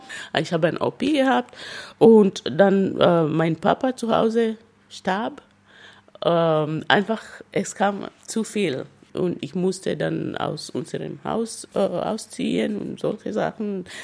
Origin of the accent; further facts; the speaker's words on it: Kenya; first language Luhya; German is a second language; Englisch, Kiswahili, Deutsch. ich spreche meine Muttersprache, Luya, aus Kenia und zwei Sprachen in Kenia.